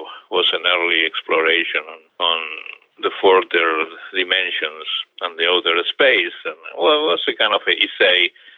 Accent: Buenos Aires, Argentina; I was growing up in Argentina, in Buenos Aires

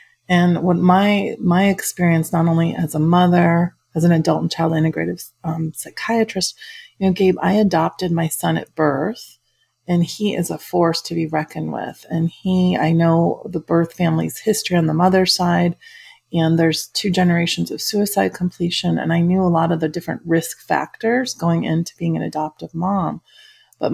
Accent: Schaumburg, Illinois, United States; By the way, I'm from the Midwest. I'm from Schaumburg, Illinois. So I'm a Midwestern too.

